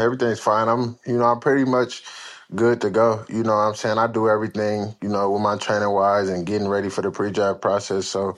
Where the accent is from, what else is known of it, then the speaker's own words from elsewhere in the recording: Michigan, United States; He went to Michigan and, you know, I'm from Michigan.